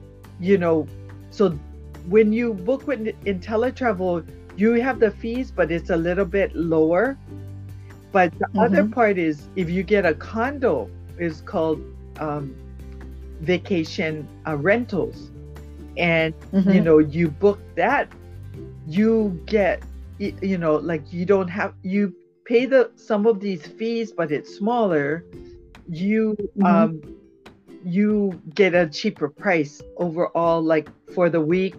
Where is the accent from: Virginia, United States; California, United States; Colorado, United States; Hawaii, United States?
Hawaii, United States; Honolulu; born there; I was born in Oahu, in Honolulu